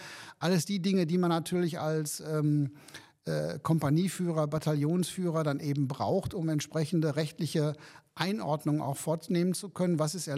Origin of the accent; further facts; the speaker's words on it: Dortmund, North Rhine-Westphalia, Germany; born there; now in Hanover, Germany; Seit 2001 bin ich hier in Hannover, fühle mich in Hannover wohl, bin zwar geboren in Dortmund, aber bekennender Hannoveraner und das ist meine Heimat.